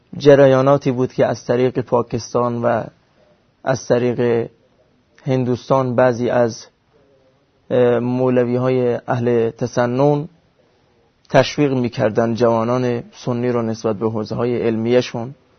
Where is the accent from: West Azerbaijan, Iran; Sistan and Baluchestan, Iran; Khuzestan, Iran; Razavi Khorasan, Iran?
Sistan and Baluchestan, Iran; Nikshahr; بنده اهل سیستان و بلوچستان از منطقه نیکشهر هستم و در سال 1357 در خانواده سنی حنفی به دنیا آمدم